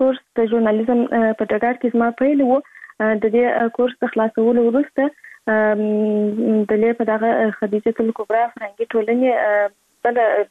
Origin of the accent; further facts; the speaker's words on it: Kandahar, Afghanistan; born there; زه په کندهار ولایت کې زیږیدلی یم او اوس په فعال هم په کندهار ولایت کې اوسېږم